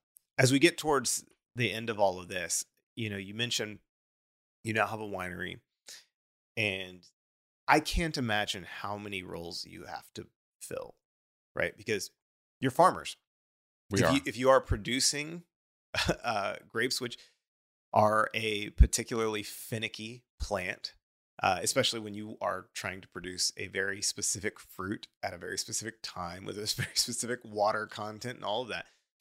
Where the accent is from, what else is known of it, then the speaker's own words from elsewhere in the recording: Dallas, Texas, United States; now in Houston, United States; I grew up in Dallas and was bred to hate Houston. Right? It was just a brainwashing that was a part of the curriculum as you grow up in Dallas. And then we move here in 2014.